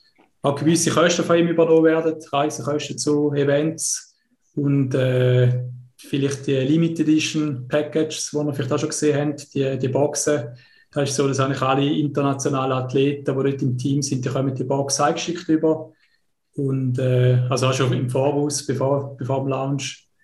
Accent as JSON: {"language": "German", "town": "Oberbüren", "region": "St. Gallen", "country": "Switzerland", "said": "ich komme aus der Ostschweiz, schönen Kanton St. Gallen, aus Oberbüren."}